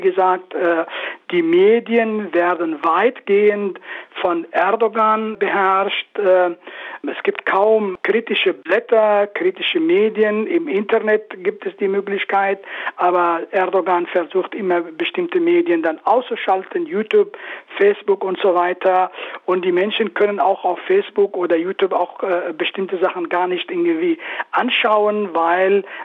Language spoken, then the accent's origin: German; Afrin, Aleppo Governorate, Syria; in Nordsyrien, wo ich geboren bin, zum Beispiel in meiner Heimat Afrin.